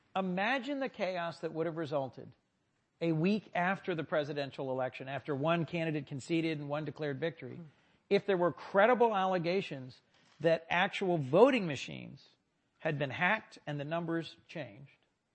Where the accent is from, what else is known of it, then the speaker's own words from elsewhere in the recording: New Castle County, Delaware, United States; I walked over and said, "Hi, I'm from Newcastle County, Delaware."